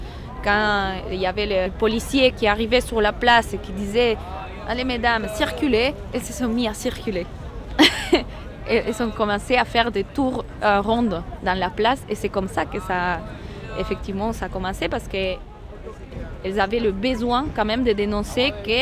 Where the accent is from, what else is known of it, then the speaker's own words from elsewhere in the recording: Ecuador; also born or lived in Argentina; je viens de l'Équateur.